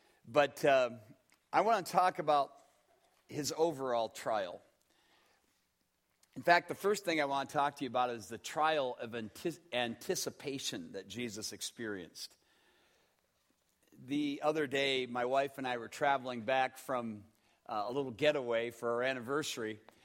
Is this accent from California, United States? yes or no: no; Waterloo, Iowa, United States; John Wayne Gacy was from my hometown of Waterloo, Iowa.